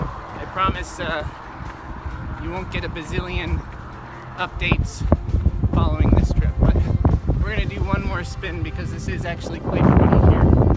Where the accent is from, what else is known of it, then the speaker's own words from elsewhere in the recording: Aspen, Colorado, United States; and pretty soon my hometown of Aspen.